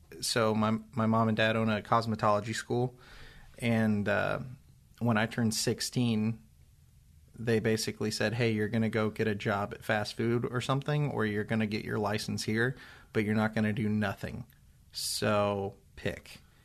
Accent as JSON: {"language": "English", "town": "Seymour", "region": "Indiana", "country": "United States", "tie": "born or raised there", "said": "I grew up in Seymour, Indiana."}